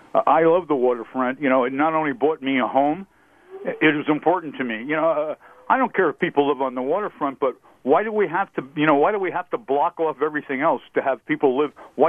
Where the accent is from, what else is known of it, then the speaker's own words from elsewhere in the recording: San Francisco, California, United States; I'm born and raised in San Francisco. I have four kids, seven grandkids. We use the waterfront all the time.